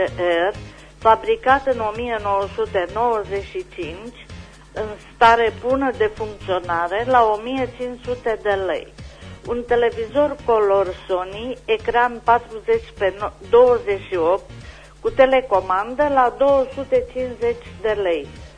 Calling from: Anina, Caraș-Severin, Romania; sunt din Anina

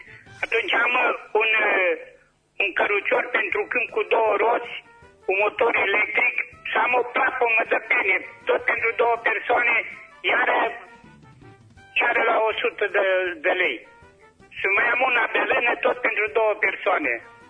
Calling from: Caransebeș, Caraș-Severin, Romania; din Caransebeș.

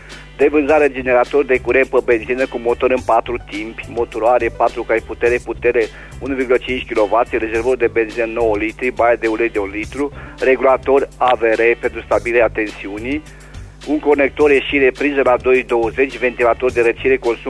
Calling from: Reșița, Caraș-Severin, Romania; din Reșița

